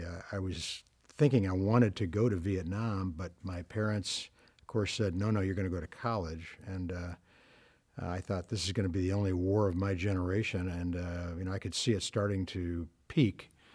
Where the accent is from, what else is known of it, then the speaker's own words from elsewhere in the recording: Peoria, Illinois, United States; Yeah, I grew up on the East Bluff of Peoria, up by Von Steuben Playground. And I went to Von Steuben Grade School and then Woodruff High School and graduated in the class of 67 from Woodruff.